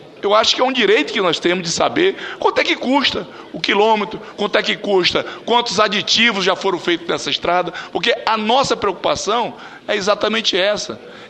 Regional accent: Acre, Brazil; Eu sou do Acre, como o senhor sabe.

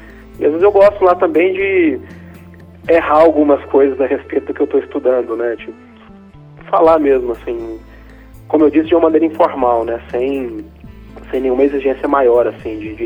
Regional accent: Goiás, Brazil; now in São Paulo, Brazil; eu sou goiano, vivo aqui, né, e conheço os dois lados, digamos, né? Uhum. Sei o que é ser criado no interior de Goiás e agora sei também o que é viver aqui na maior cidade do país.

